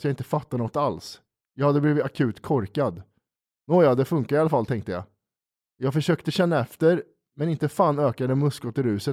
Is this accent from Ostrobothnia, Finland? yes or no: no; Åland, Finland; När jag växte upp på Åland så brukar jag och mina kompisar dricka